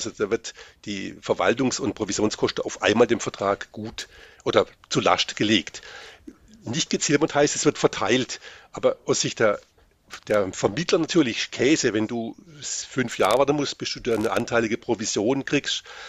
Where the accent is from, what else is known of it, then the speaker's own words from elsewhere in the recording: Baden-Württemberg, Germany; Also ich bin ja Schwabe